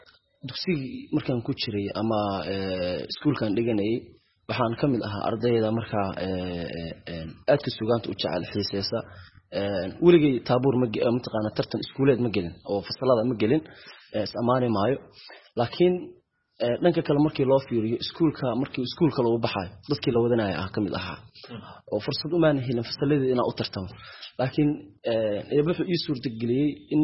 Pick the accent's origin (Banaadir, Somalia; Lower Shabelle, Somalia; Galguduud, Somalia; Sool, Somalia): Banaadir, Somalia; Mogadishu; born there; waxaan ku dhashay shaqsiyan magaalada Muqdisho